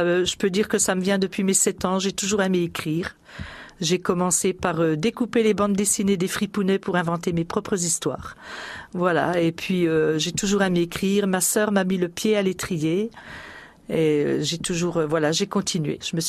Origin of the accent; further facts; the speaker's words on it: Pontarlier, Bourgogne-Franche-Comté, France; Je suis née dans le Haut-Doubs. Je suis née à Pontarlier. Je vivais dans un petit village du Haut-Doubs.